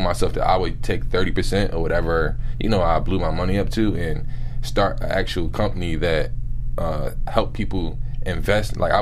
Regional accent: Philadelphia, Pennsylvania, United States; So I'm from Philadelphia, born and raised in Philadelphia, and basically Happy Ice is something called Water Ice where I'm from.

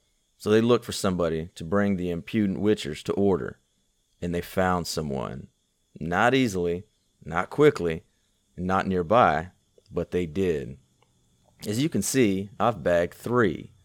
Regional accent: United States; probably because I'm American

